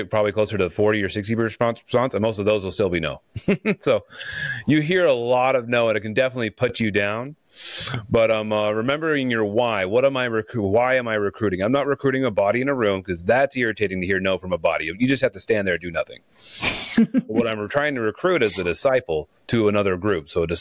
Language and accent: English; Idaho, United States; It's helpful for me that I'm actually from Idaho originally.